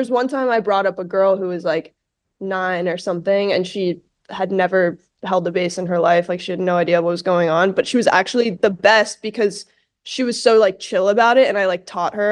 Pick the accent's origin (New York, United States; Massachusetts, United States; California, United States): New York, United States; New York City; No, because I grew up in New York City, and it's so stimulating already.